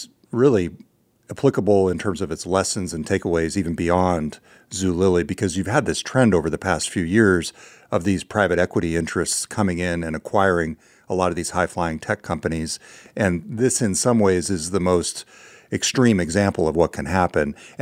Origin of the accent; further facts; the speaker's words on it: California, United States; accent: California; My California accent.